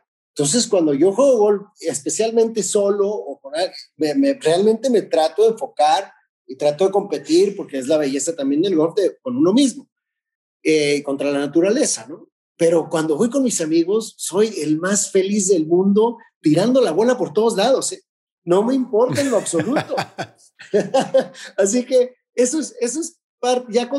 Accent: Tijuana, Baja California, Mexico; me fui a trabajar y estaba en Tijuana, en mi ciudad natal

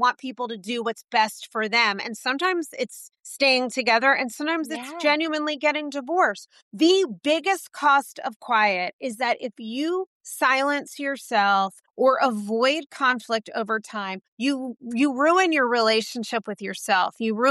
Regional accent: New York, United States; It drives me crazy, actually, as a New Yorker.

